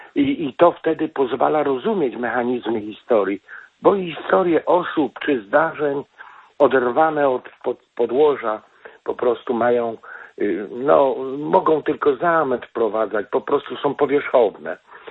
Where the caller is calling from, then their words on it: Krynica, Lesser Poland, Poland; dzwonię z okolic Krynicy.